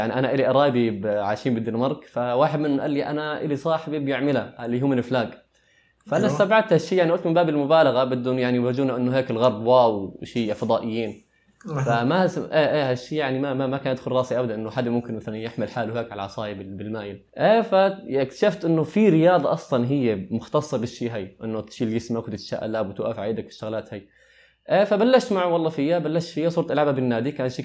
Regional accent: Saudi Arabia; also born or lived in Lebanon / Northern Cyprus; من لبنان، الجنسية سورية الأم، أمي سورية، نشأت بالسعودية وما زلت بالسعودية، ودرست بقبرص الشمالية، قبرص التركية، درست هندسة معمارية، وحاليا أنا شغال هلأ بالسعودية كمهندس معماري ومصمم جرافيك ومدرب كاليستانكس. عمري 25 سنة.

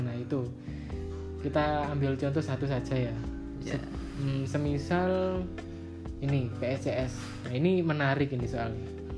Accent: Pasuruan, East Java, Indonesia; now in Malang, Indonesia; Kalau rumah saya itu asli Pasuruan, Mas. Tapi kan di Malang ini ngontrak sama teman-teman.

